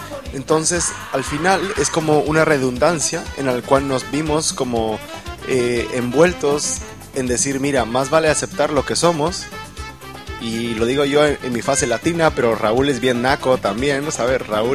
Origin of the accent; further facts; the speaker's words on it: Guatemala; yo soy guatemalteco, soy chapín, pero yo no nací bailando cumbia ni tocando salsa